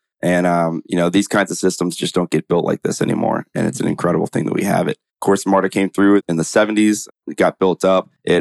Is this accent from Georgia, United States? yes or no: yes; Sandy Springs, Georgia, United States; also born or lived in Roswell; I grew up in Sandy Springs in Roswell.